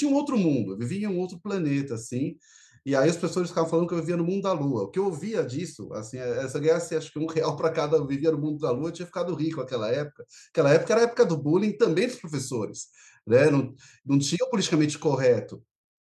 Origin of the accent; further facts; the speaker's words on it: São Paulo, Brazil; Olha, eu sou paulistano da gema.